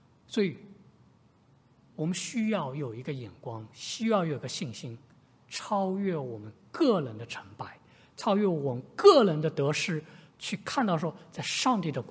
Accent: China; 我从中国来，我到现在还是比较习惯用公里，我还不太习惯用 mile 的这个数。

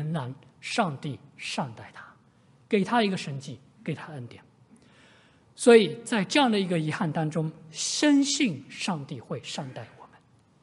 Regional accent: China; 我从中国来，我到现在还是比较习惯用公里，我还不太习惯用 mile 的这个数。

